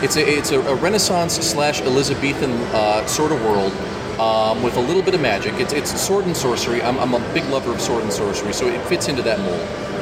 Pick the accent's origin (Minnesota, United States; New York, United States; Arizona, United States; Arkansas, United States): Minnesota, United States; And I'm from the frosty north.